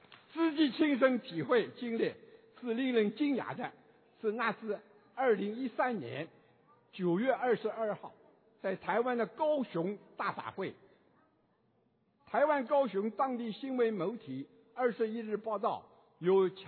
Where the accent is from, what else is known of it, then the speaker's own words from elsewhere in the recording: Shanghai, China; 我来自中国上海的佛子，